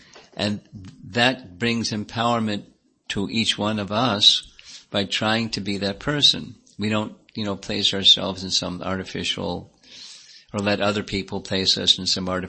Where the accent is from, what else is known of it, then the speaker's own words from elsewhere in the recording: United States; Growing up in America, I didn't know anything about Vedic culture or anything.